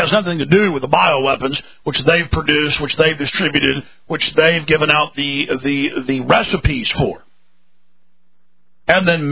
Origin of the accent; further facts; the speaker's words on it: Dallas, Texas, United States; I grew up in Dallas.